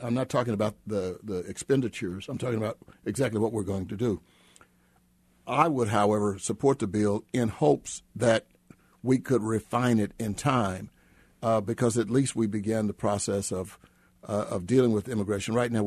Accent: Texas, United States; I was born and raised in Texas. most of my family's still there.

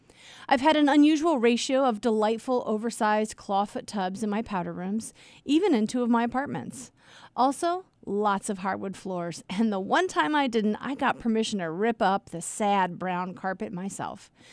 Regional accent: South Bend, Indiana, United States; I grew up on Troy Court in South Bend, Indiana, then Alpine Street, Twickenham, and then Emerson Avenue for most of high school.

